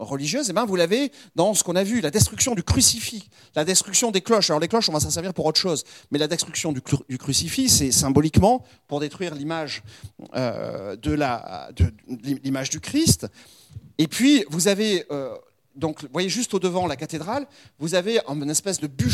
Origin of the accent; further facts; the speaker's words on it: Lyon, Auvergne-Rhône-Alpes, France; Mais enfin, moi, je suis de Lyon